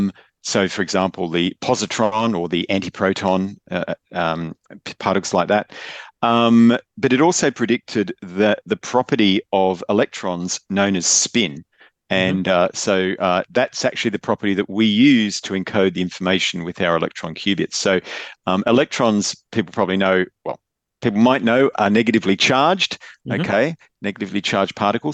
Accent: Australia; I am Australian originally, but did PhD in Cambridge.

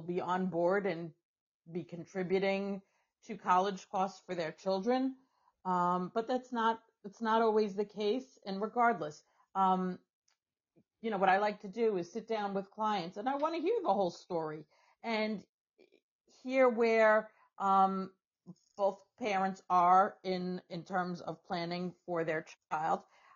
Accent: New York, United States; I'm from New York, and in New York, they usually use what's called a SUNY cap

